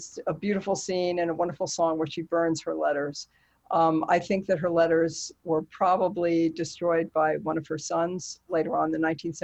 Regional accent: New Jersey, United States; I grew up in Northern New Jersey, and everybody knew Hamilton.

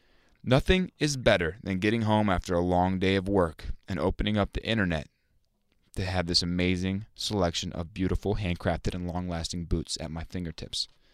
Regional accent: Chapel Hill, North Carolina, United States; I'm from Chapel Hill, this thing in Chapel Hill, Franklin Street.

